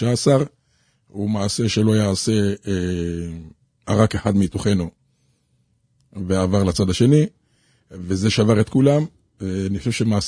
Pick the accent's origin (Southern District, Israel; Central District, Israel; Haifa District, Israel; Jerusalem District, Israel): Jerusalem District, Israel; Jerusalem; אני ירושלמי במקור.